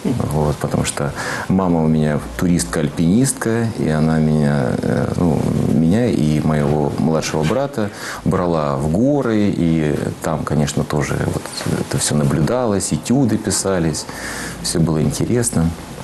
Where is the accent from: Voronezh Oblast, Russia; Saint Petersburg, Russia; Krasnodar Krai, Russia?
Krasnodar Krai, Russia; Krasnodar; born there; Значит, я родился в Краснодаре в 1971 году.